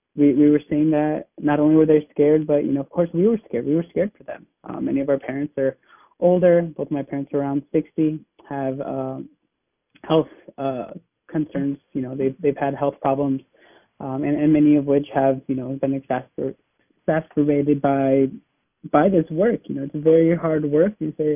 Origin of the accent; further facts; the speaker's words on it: Sioux City, Iowa, United States; So I'm from Sioux City, Iowa. That's the tri-state area there of South Dakota, Nebraska, and Iowa.